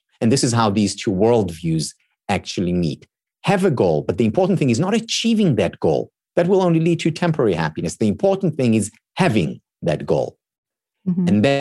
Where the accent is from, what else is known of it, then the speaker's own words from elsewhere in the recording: Israel; first language Hebrew; English is a second language; my mother tongue is Hebrew